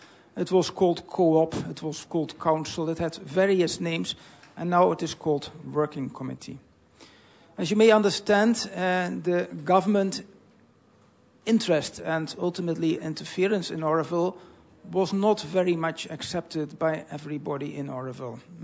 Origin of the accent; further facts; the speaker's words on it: Netherlands; moved away; I'm from Holland originally.